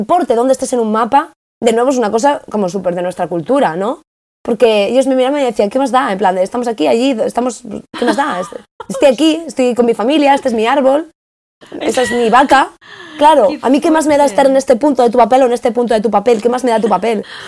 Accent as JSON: {"language": "Spanish", "country": "Spain", "said": "yo vengo de España, que España está en este sitio, ¿no?"}